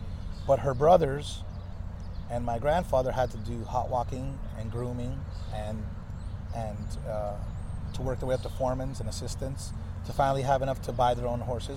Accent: Key Biscayne, Florida, United States; I was blessed, man. I grew up on Key Biscayne. I was the son of a horse owner and my mother.

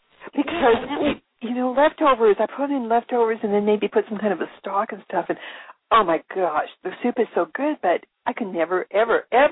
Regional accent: Canada; now in Texas, United States; I came from Canada, and barbecuing really was what we call grilling here in Texas.

